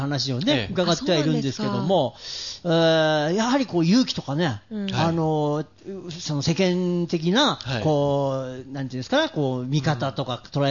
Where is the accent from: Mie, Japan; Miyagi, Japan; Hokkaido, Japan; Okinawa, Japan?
Mie, Japan; 私はなんちゃって関西ですけどね、三重県の出身ですから、